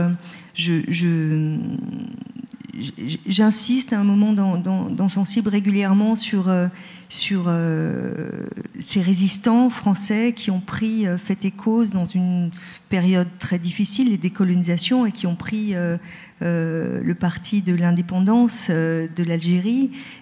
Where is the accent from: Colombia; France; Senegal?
France; je suis française parce que j'ai grandi en France, je suis allée à l'école en France et je parle français.